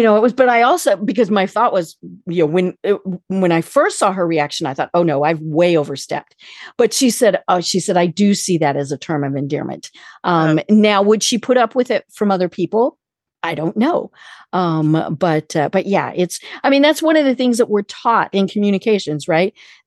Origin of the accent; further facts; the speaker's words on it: Colorado, United States; now in Atlanta, United States; Now, the really funny thing is I tell them I live in Atlanta, but I'm from Colorado.